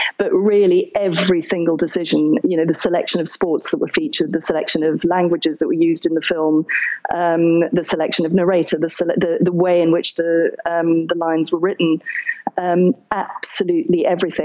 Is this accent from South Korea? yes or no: no; United Kingdom; If I do step back for a minute and try and stop being terribly British and look at it in a more dispassionate way